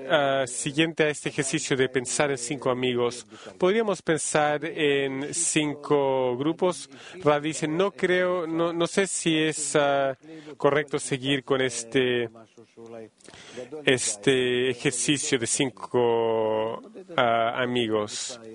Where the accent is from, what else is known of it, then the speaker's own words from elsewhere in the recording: Haifa, Haifa District, Israel; also born or lived in United States; Entonces, nosotros sí, somos de Haifa.